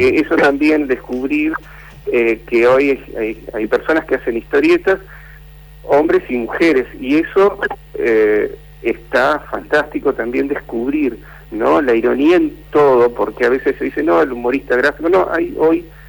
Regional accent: Argentina

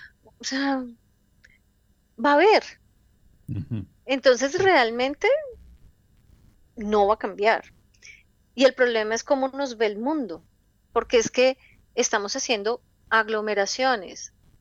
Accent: Colombia; colectivos a los que podamos llegar como pueblo colombiano a compartir estas realidades

